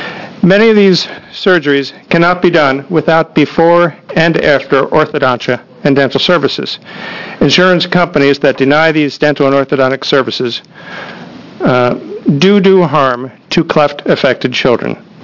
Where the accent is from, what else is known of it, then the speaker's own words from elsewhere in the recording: Eugene, Oregon, United States; I am from Eugene.